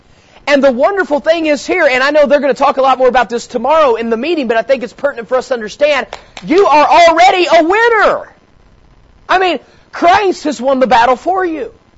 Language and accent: English; West Virginia, United States; I grew up in West Virginia, and I went to a West Virginia public high school, okay?